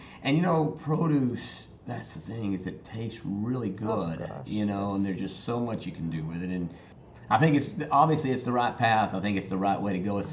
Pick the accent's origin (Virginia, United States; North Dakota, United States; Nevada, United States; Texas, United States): Texas, United States; I mean, I grew up in Texas, and you know it was beef.